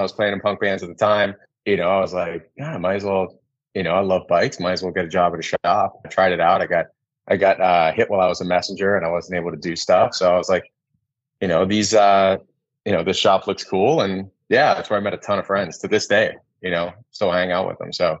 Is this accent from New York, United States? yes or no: no; Pittsburgh, Pennsylvania, United States; I'm from Pittsburgh.